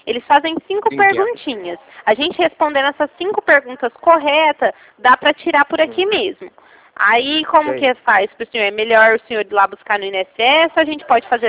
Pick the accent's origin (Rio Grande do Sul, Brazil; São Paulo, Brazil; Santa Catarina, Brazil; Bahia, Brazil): São Paulo, Brazil; Ribeirão Preto; eu sou de Ribeirão Preto.